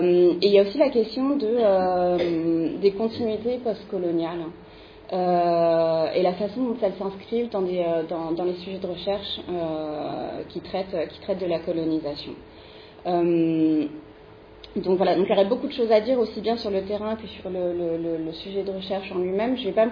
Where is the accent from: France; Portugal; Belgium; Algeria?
France; en tant que Française